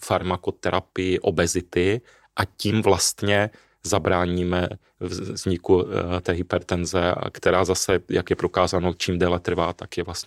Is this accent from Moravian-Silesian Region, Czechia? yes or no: yes; Ostrava, Moravian-Silesian Region, Czechia; Já sám jsem už 11 let abstinentem a pocházím z Ostravy.